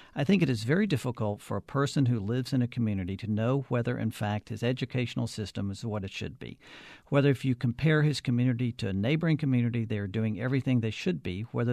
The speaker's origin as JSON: {"language": "English", "town": "Fort Worth", "region": "Texas", "country": "United States", "tie": "born or raised there", "said": "which is what I grew up taking in Fort Worth"}